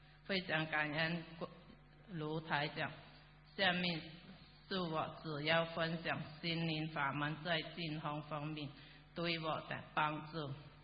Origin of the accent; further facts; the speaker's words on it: China; now in United States; 我由大陆来美国，